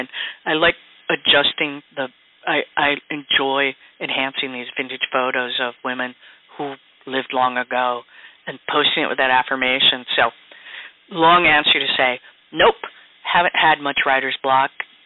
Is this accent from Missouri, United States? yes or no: no; Wisconsin, United States; I was born and raised in Wisconsin.